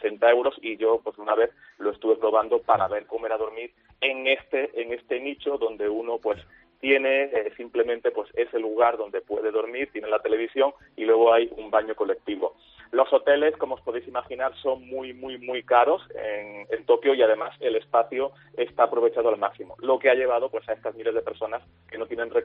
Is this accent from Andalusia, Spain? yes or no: yes; Córdoba, Andalusia, Spain; porque yo también soy de Córdoba.